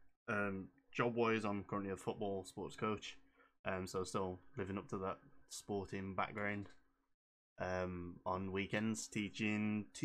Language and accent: English; Wolverhampton, West Midlands, United Kingdom; am 25 years old. Yes, young. I'm not sure which way you say that now. I'm from Wolverhampton in the West Midlands.